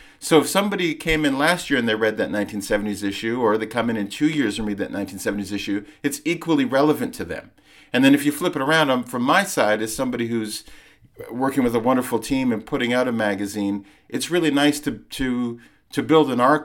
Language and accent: English; Vancouver, British Columbia, Canada; moved away as an adult; also born or lived in London; I grew up in Vancouver, but I lived in London from when I was 19 till I was in my mid-30s.